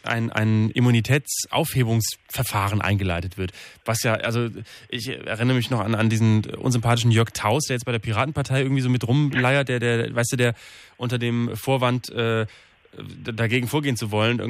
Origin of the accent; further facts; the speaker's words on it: Bremen, Germany; Ich bin aus Bremen. Ich bin aus Bremen. Tut mir leid, ich bin nicht aus Hamburg.